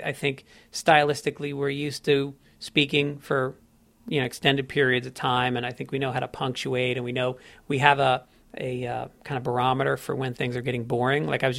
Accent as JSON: {"language": "English", "country": "Ireland", "said": "and it's just I'm Irish."}